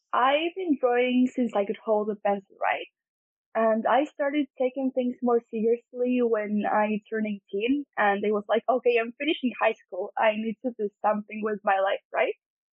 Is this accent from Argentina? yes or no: yes; Buenos Aires, Argentina; I'm an artist from Buenos Aires, Argentina, and I'm currently studying graphic design in college.